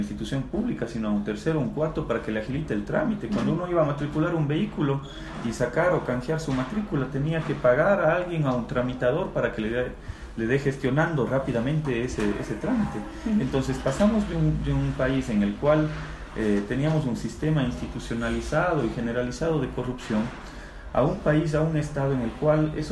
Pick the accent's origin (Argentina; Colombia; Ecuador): Ecuador; si creo mucho en mi país y estoy dispuesto a trabajar por mi Ecuador